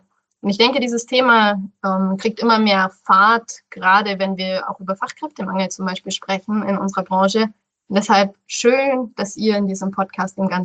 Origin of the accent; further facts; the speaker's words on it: Rosenheim, Bavaria, Germany; Ich bin in Rosenheim aufgewachsen.